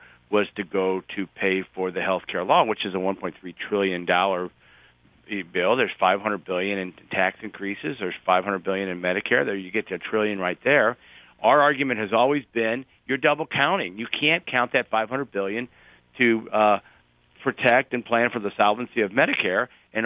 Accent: Illinois, United States; I'm from Southern Illinois, and it's a very conservative area

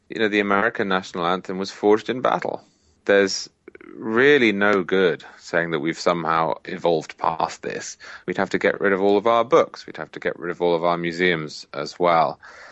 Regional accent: United Kingdom; I say this as a Brit

